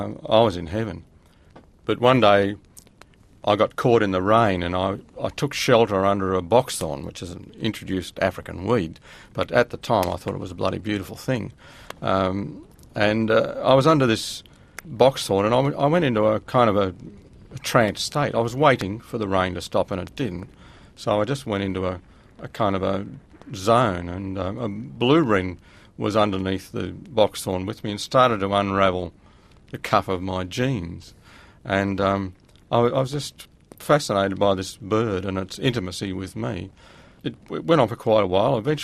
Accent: King Island, Tasmania, Australia; I grew up on King Island when I was a kid, and it was a very remote island, a terrible place for a woman.

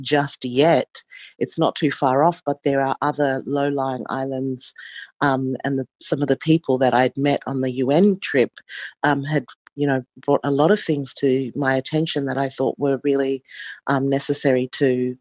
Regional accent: Australia; I'm from the Grangla electorate

